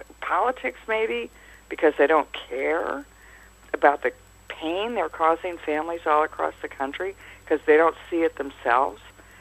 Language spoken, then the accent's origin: English; New York, United States; You know, I'm a New Yorker, and our Mayor Adams has just requested $1 billion per year